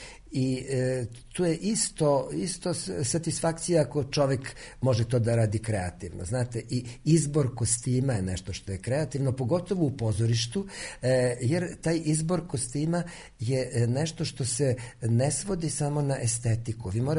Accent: Zrenjanin, Vojvodina, Serbia; also born or lived in Kikinda / Novi Sad; now in Belgrade, Serbia; Ja sam rođen u Kikindi, otac mi je Zrenjaninac i ja sam zapravo i osnovnu školu i gimnaziju i muzičku školu završio u Zrenjaninu, a iza toga sam živeo u Novom Sadu i studije sam naravno proveo u Beogradu

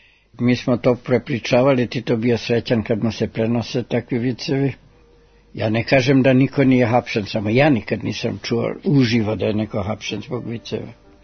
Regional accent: Zrenjanin, Vojvodina, Serbia; also born or lived in Novi Sad; now in Belgrade, Serbia; Ja sam rođen u Velikom Bečkereku, krenuo u školu u Petrovgradu, a iz logora, iz rata sam se duže vratio kratko u Petrovgradu, ali posle sam dolazio Zrenjanin.

